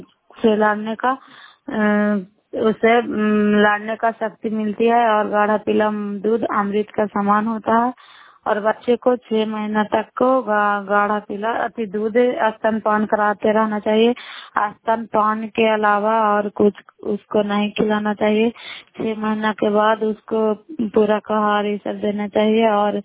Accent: Bihar, India; नालंदा जिला कराय ब्लॉक की निवासी हूँ।

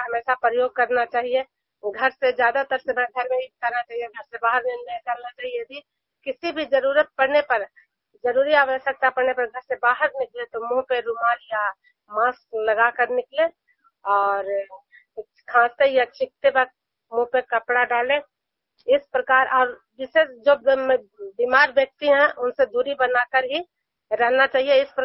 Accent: Juniyar, Bihar, India; मैं नालंदा जिला हिस्सा प्रखंड और जुनियार गांव के निवासी हूं

